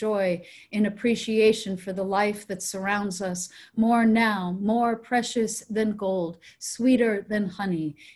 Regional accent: New York, United States; as my home state of New York suffers

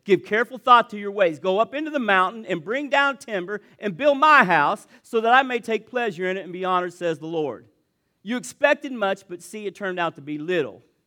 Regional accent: Indiana, United States; See, I'm from the South, Southern Indiana. But I spent a lot of time at my mamaw's down in old Kentucky, and I picked up phrases that we don't use up here.

